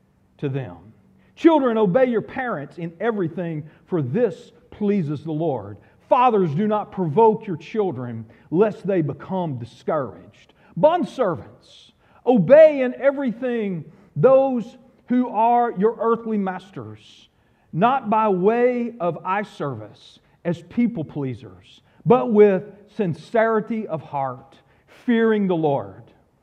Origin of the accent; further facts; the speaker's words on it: Deep South, United States; Well, you know, I grew up in the Deep South where women first.